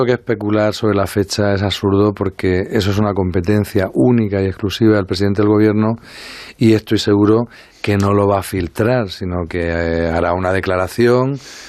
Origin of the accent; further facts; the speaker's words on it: Andalusia, Spain; Es que soy andaluz.